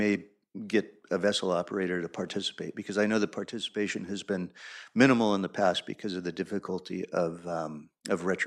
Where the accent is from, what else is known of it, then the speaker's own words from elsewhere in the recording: Morro Bay, California, United States; I hail from Morro Bay, of course